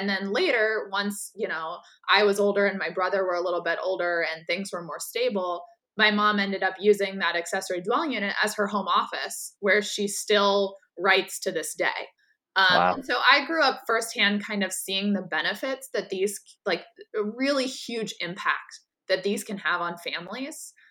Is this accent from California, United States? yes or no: yes; San Diego, California, United States; So I grew up in San Diego, and my parents' property had an accessory dwelling unit on it.